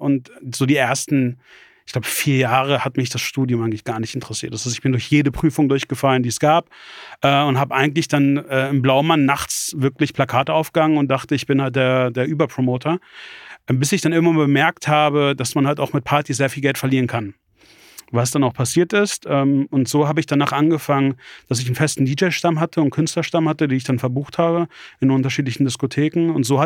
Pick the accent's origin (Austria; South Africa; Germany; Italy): Germany; Hanover, Lower Saxony; born or raised there; also born or lived in Braunschweig